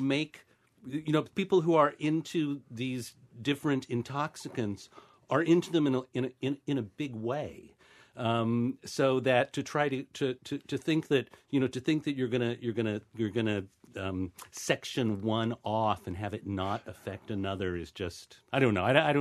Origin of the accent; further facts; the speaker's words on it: Ohio, United States; And, you know, I'm from Ohio. I have a relentlessly, irrationally positive mental attitude about everything.